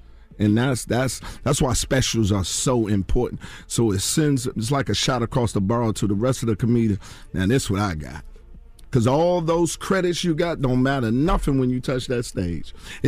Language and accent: English; Washington, District of Columbia, United States; My hometown, Washington, D.C.